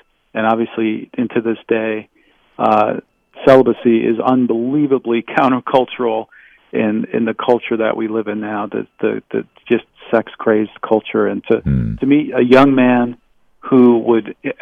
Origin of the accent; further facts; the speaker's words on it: Michigan, United States; So I'm from Michigan, and I went to a school in Michigan for college